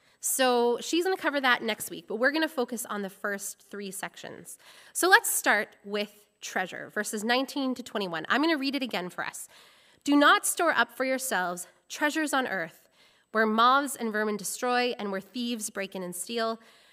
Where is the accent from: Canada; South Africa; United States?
Canada; Alberta; now in British Columbia, Canada; I'm from Alberta. There are no rats there.